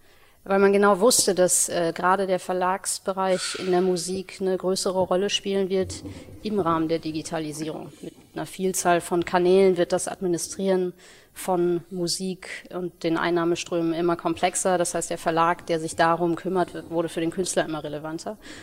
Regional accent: North Rhine-Westphalia, Germany; born there; now in Hamburg, Germany; Bin gebürtig aus dem Ruhrgebiet als Sohn.

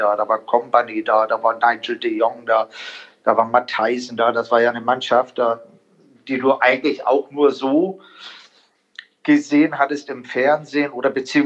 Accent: Italy; Ich sage, ich bin ja auch ein Italiener.

